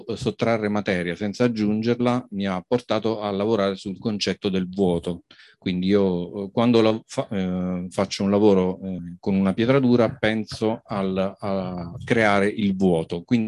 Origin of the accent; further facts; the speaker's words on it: L'Aquila, Abruzzo, Italy; vengo dall'Aquila.